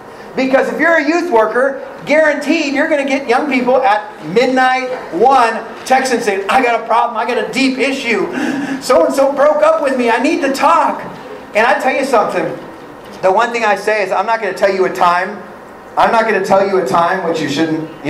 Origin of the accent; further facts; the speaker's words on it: California, United States; I'm from California. I'm on California time.